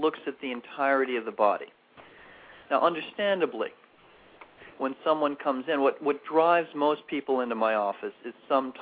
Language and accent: English; New York City, New York, United States; now in Gardner, United States; I live in Gardner, New York, which is pretty much midway between New York City and Albany. And I grew up in New York City.